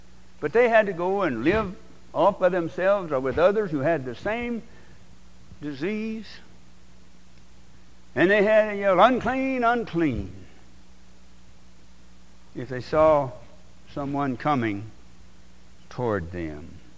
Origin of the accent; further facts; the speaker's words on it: Arkansas, United States; In my hometown, little town in Arkansas, about 450 people at least when I grew up, there's four or five churches where I'm not welcome at the Lord's table.